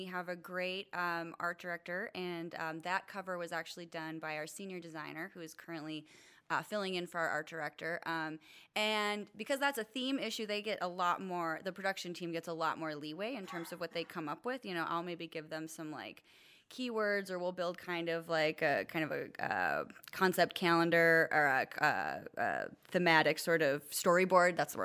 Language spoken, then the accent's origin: English; Wisconsin, United States; now in California, United States; I am a transplant to California. I grew up in Wisconsin.